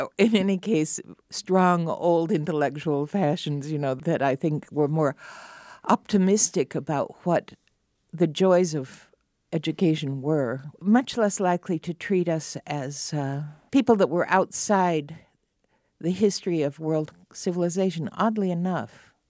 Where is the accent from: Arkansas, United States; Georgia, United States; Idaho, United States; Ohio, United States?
Idaho, United States; On learning that I'm from Idaho